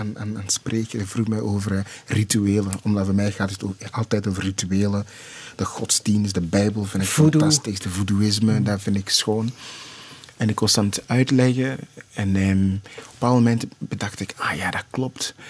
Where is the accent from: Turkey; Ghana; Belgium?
Ghana; now in Netherlands; Ik ben een Ghanese, ik ben een Afrikaan, ik ben een andere achtergrond. Maar ik woon in een Westerse samenleving